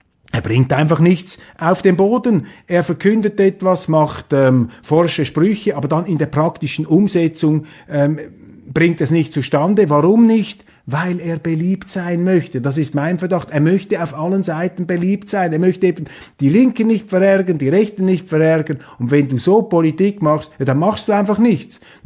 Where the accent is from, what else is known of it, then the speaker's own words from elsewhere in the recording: Switzerland; Das ist unser Land, das erinnert uns auch daran und zwingt uns auch als Schweizer, selber diese Weltoffenheit zu bewahren